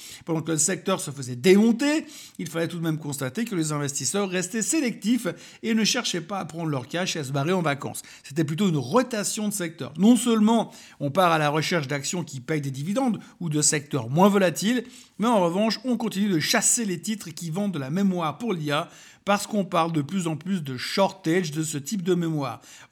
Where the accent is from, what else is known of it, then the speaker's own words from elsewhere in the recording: Geneva, Switzerland; born there; je suis né à Genève